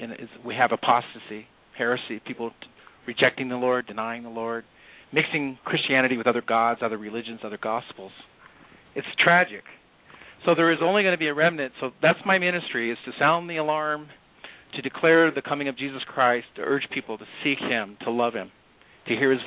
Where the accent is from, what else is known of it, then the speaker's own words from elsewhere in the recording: California, United States; Well, I was telling you briefly, I was from Orange County, California.